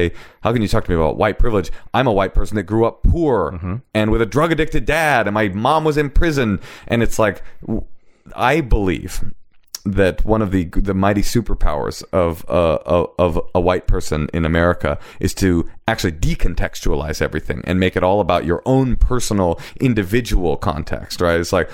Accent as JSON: {"language": "English", "town": "Oakland", "region": "California", "country": "United States", "tie": "born or raised there", "said": "When I was growing up in Oakland, Oakland's primary bent, especially in the public school system, was keeping its head above water."}